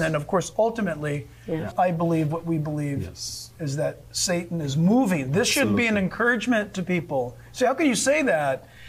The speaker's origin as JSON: {"language": "English", "country": "United States", "said": "As an American, we struggle with being an American right now."}